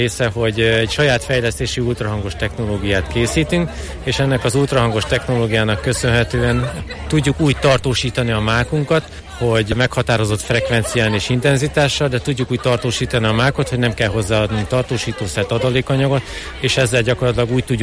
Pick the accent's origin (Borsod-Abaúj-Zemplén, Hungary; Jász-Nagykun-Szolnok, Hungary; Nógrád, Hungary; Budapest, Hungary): Borsod-Abaúj-Zemplén, Hungary; Miskolc; Mi miskolciak vagyunk egyébként